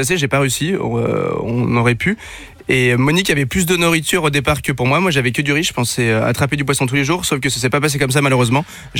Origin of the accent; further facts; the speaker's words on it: Brittany, France; Moi, c'était plutôt les crustacés chez moi en Bretagne.